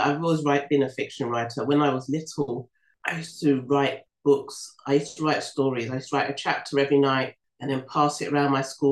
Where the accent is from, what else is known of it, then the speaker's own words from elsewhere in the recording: London, United Kingdom; I love London. It's my birthplace and I love it.